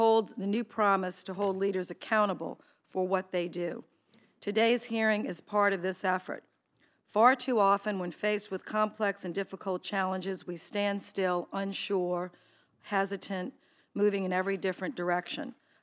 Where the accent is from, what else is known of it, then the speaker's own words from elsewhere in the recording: Louisiana, United States; Nowhere is this more evident than in my home state of Louisiana and all along the Gulf Coast